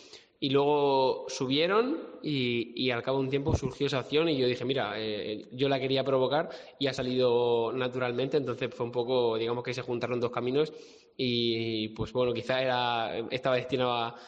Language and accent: Spanish; Murcia, Region of Murcia, Spain; moved away; aunque sea de Murcia, yo ha sido el club de mi vida porque salí muy joven de Murcia